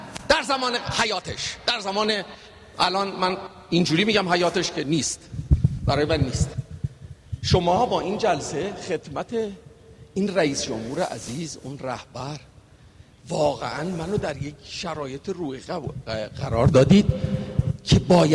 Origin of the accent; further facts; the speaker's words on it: Iran; دوست دارم بگم از ایران میام اول.